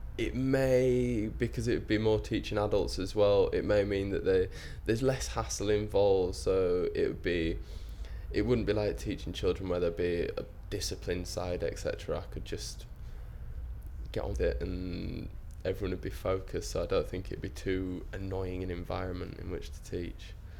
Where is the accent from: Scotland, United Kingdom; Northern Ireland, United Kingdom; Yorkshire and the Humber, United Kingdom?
Yorkshire and the Humber, United Kingdom; Bradford; now in London, United Kingdom; I'm 23 years old and I'm from Bradford in Yorkshire, but I now live down in London.